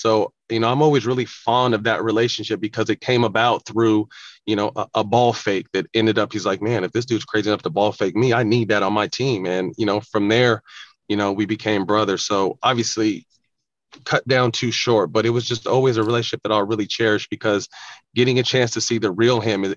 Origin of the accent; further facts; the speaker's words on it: California, United States; I'm from Cali, NorCal, Showtime, Magic was my life.